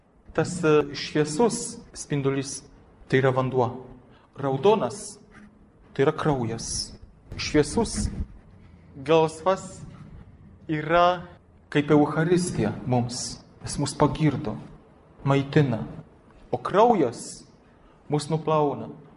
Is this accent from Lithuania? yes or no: no; Poland; Aš dabar, kaip tikras lenkas, pasakysiu